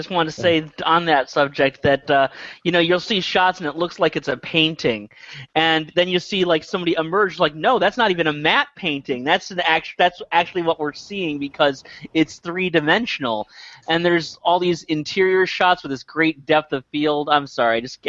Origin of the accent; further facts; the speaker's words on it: New Jersey, United States; So, I'm from Jersey. We didn't make shit.